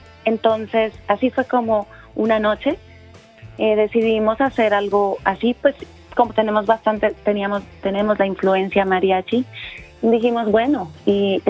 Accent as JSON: {"language": "Spanish", "country": "Colombia", "said": "Sabemos que nosotros no somos mexicanas, somos colombianas"}